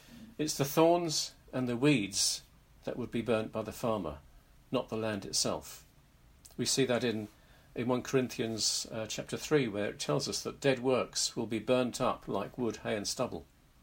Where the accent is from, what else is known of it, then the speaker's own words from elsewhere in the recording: United Kingdom; I would suggest that even as British people with our natural reserve, we're entitled to get more than a little bit excited by all this.